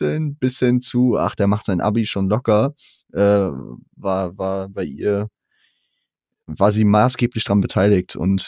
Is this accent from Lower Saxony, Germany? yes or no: no; Hesse, Germany; Ey, ich als Hesse sag da natürlich, ich hätte meinen heimischen Dialekt hätte ich natürlich gerne auf der 1 gehabt.